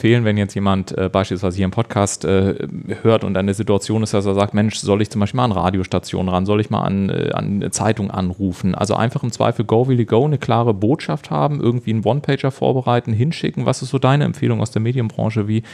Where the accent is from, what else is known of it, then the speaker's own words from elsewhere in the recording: Bavaria, Germany; ich komme ja aus Bayern